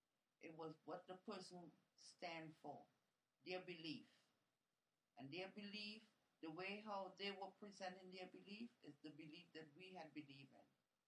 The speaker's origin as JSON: {"language": "English", "country": "Trinidad & Tobago", "said": "Because where I was from Trinidad, and we had a president for years ruling."}